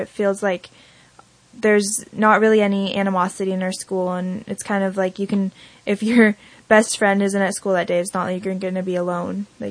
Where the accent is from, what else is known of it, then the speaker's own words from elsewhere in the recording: Laytonville, California, United States; also born or lived in Branscombe; growing up in Laytonville and Branscombe, you kind of have more than one family.